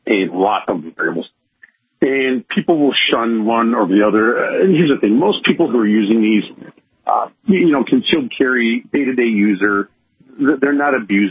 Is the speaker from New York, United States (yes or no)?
no; Michigan, United States; I get to teach in my home state probably 4 or 5 times a year